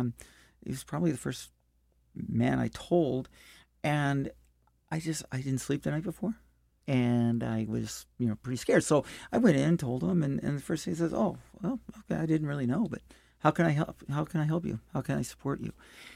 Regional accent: St. Louis, Missouri, United States; And growing up in St. Louis through high school, everything, I mean, there was one black kid in our high school.

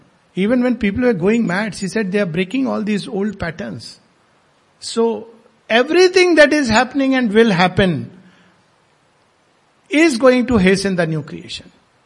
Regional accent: India; Because one of the things that I learned as an Indian is that death doesn't exist.

